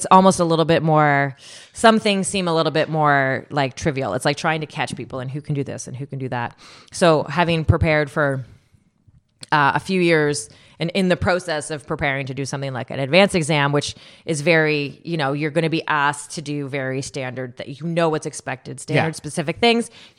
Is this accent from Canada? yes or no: yes; Canada; I'm Canadian.